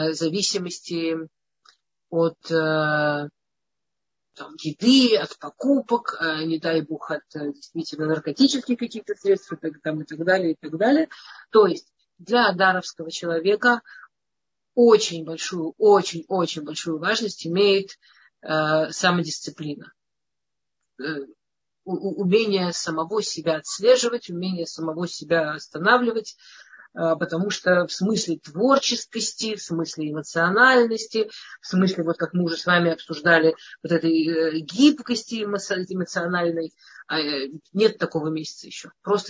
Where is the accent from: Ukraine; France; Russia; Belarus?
Russia; Moscow; accent: Moscow Russian; я из Москвы в детстве, и мы говорили на нормальном, я не знаю, какой у меня сейчас русский прононс, поэтому я, но в детстве я точно говорила на обычном классическом московском русском языке.